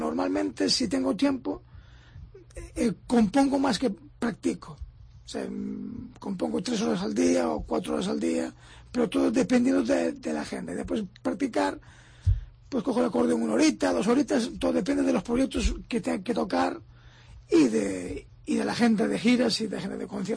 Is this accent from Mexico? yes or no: no; Ourense, Galicia, Spain; que cuenten con un ourensano